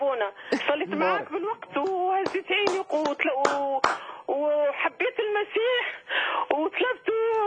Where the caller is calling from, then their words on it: Tunisia; انا من تونس